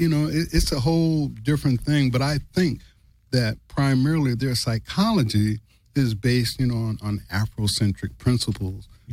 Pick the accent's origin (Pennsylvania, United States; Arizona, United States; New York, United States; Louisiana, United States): New York, United States; But being that I'm a New Yorker and I grew up around the Muslims in New York